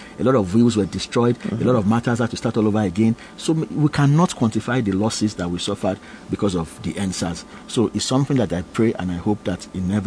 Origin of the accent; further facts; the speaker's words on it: Osun, Nigeria; now in Lagos, Nigeria; I'm from Osun State. I live in Lagos, but I registered as a voter in Osun State. I go home regularly in Osun State.